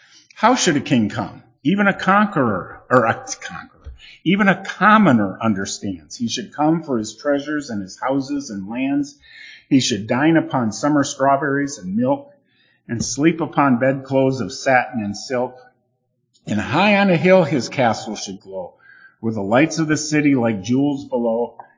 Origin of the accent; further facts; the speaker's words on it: Michigan, United States; born there; the wise men came from the east and I was born in Michigan. Think about that. It's to the east.